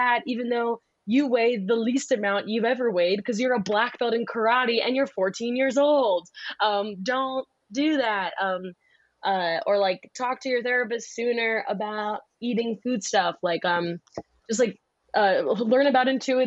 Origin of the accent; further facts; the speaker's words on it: Philadelphia, Pennsylvania, United States; I'm from Philly. So it's very like, if you don't give a fuck about me, why should I give a fuck about you?